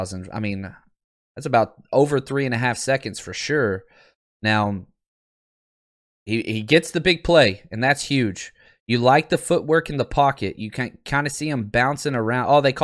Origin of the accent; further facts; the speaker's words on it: Texas, United States; You know, I grew up in Texas, so we were playing football from as young as I can remember.